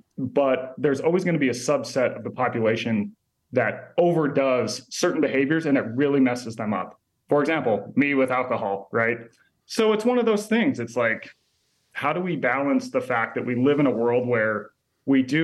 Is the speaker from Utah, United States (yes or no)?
yes; Utah, United States; moved away as an adult; Well, I mean, I grew up in Utah and left when I was 18. So I went to college on the East Coast